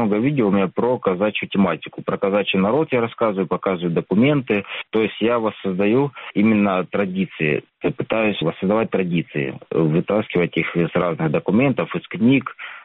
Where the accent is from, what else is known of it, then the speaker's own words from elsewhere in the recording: Veshenskaya, Rostov Oblast, Russia; now in Saint Petersburg, Russia; меня по отцу предки с Волгоградской области, с хутора Рассошинского, а по матери с Вешенской станицы Ростовской области. Сейчас я проживаю временно в Санкт-Петербурге, а вообще я уроженец Ростовской области.